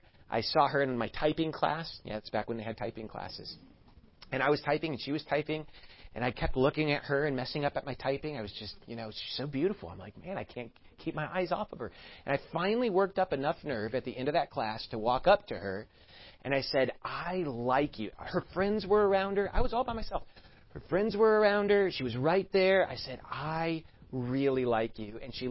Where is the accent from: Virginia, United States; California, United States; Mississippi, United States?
California, United States; We come from Southern California and move all the way across the country